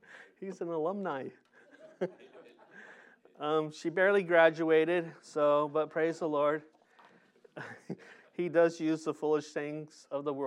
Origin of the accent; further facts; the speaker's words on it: San Diego, California, United States; San Diego is my hometown. I grew up in Golden Hills. Rode my bike all over the place.